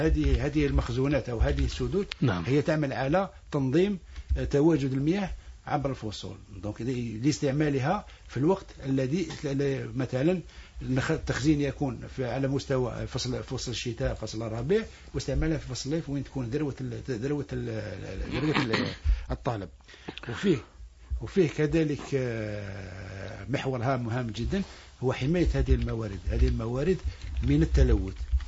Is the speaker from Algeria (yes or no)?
yes; Algeria; منطقتنا وبالخصوص بلدنا الجزائر